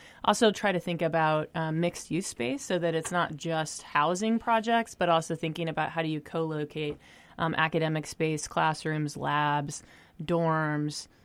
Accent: Colorado, United States; Oh, and I'm from Colorado.

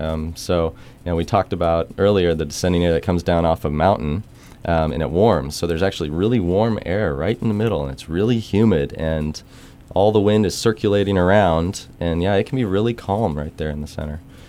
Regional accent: Midwest, United States; well, I'm originally from the Midwest, it was, it's like a tornado, yeah, we know that's coming, right?

